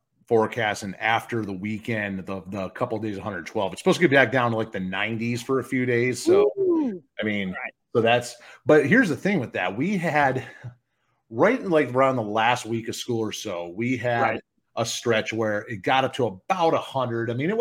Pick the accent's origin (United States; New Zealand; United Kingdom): United States; Michigan; But it's like when I grew up in Michigan, we'd get in the summertime, it'd be like the 90s with all the humidity